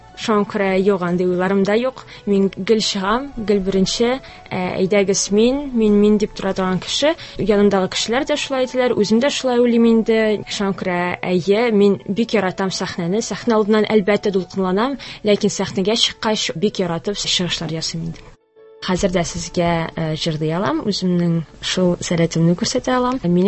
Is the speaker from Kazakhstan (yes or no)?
yes; Shalkar, Aktobe Region, Kazakhstan; Я мин Казахстаннан, Ахтубе өлкәсендә, кичкенә генә Шаукар шәһәрендә туып үстем.